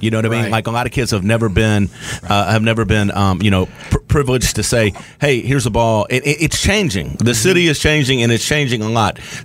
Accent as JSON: {"language": "English", "region": "Tennessee", "country": "United States", "tie": "born or raised there", "said": "I grew up in Midtown playing for Evergreen and Idlewild and ended up playing at Central, you know what I mean?"}